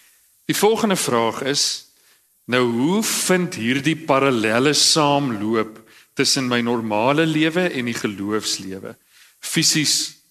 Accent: Cradock, Eastern Cape, South Africa; Sy kom uit 'n mans in Touty uit, ek kom uit Kraddock uit.

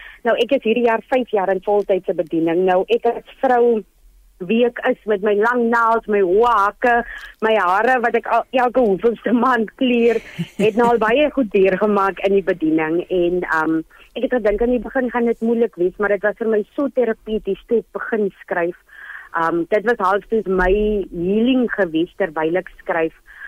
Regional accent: Springbok, Northern Cape, South Africa; Ek het in Springbok groot geword.

